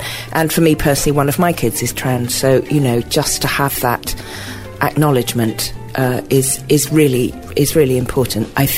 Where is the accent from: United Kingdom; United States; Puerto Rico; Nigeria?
United Kingdom; Bristol, South West England; Group, did a Saturday school for black kids in St. Werburgh's Community Centre. Yeah, this is, it's my hometown. Did Casualty here for 3 years, yeah.